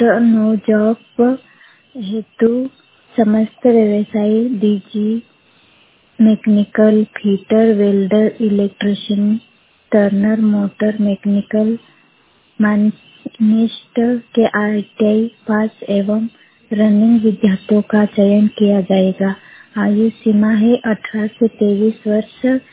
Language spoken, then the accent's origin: Hindi; Anjrara, Madhya Pradesh, India; मैं बड़वानी जिले के ग्राम अंजरारा की निवासी हूँ।